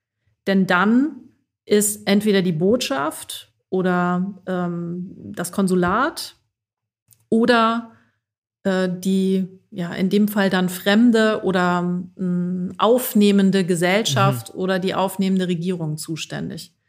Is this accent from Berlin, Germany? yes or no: no; Aachen, North Rhine-Westphalia, Germany; moved away as an adult; now in Hamburg, Germany; Also ich bin Binnenmigrantin, denn ich komme ursprünglich aus dem Westen der Republik, aus der Nähe von Aachen und bin zum Studium nach Hamburg gekommen, lebe hier jetzt immer noch.